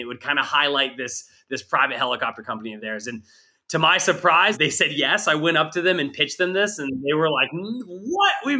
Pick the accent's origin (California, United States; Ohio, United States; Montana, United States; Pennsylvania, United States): Montana, United States; So ultimately, we're both from Montana, but we didn't meet in Montana, which is kind of a rarity